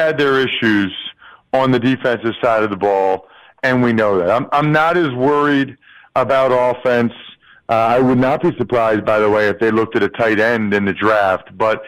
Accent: Pennsylvania, United States; a little bit, I'm from Pennsylvania.

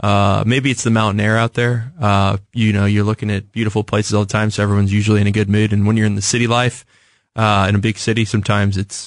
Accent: Parkville, Missouri, United States; I grew up in the Parkville area, and they have Park University up there, and they have caves.

